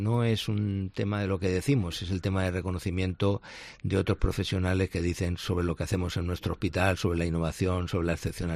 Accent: Valencian Community, Spain; pero sí lo viví como valenciano, ¿no?

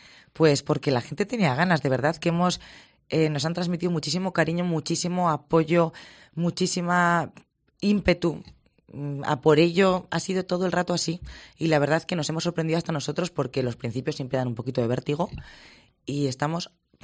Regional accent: La Rioja, Spain; nosotros somos riojanos y ni centro, ni izquierda, ni derecha

